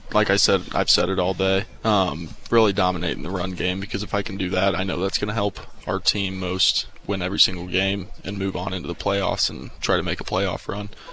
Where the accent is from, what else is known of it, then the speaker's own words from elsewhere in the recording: Chatham, Illinois, United States; now in Maryville, United States; Yeah, so actually I'm from Chatham, Illinois. It's a small town right outside of Springfield, Illinois